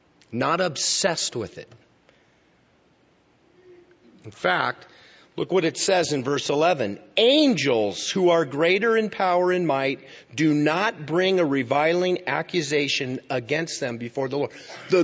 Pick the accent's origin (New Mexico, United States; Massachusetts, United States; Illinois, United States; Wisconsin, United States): New Mexico, United States; Albuquerque; When I was growing up in Albuquerque, I was a part of Calvary Chapel of Albuquerque, wonderful church.